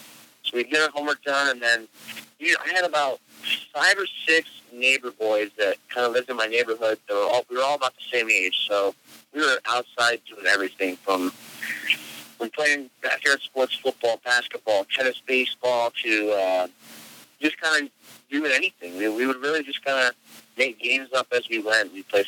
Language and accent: English; Akron, Ohio, United States; born there; now in Canton, United States; Yes, I was born in Akron, Ohio, so pretty close to where I live now in Canton.